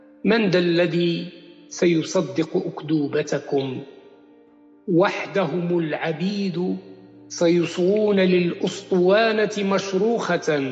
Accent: Morocco; ونحن كمغاربة نحس بأنه نحن في واد والدولة موقفها في واد آخر.

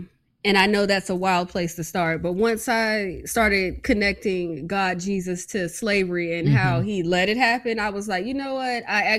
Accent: the South, United States; growing up in the South and being into astrology and tarot and then coming from Kojic, it was rough.

